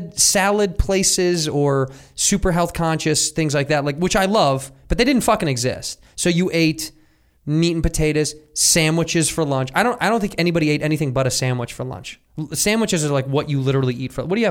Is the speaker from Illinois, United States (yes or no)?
yes; Chicago, Illinois, United States; When I was a youth, I grew up in Chicago.